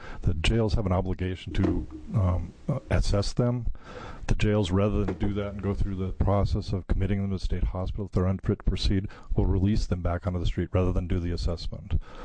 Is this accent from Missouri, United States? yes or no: no; Eugene, Oregon, United States; I'm from Eugene, Oregon.